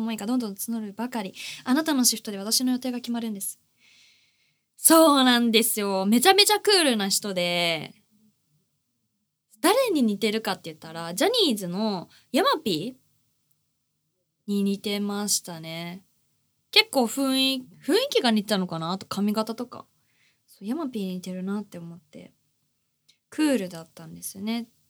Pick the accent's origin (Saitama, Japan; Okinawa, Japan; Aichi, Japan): Saitama, Japan; Urawa; 地元の埼玉市、旧浦和市のホールで働いていたことがあって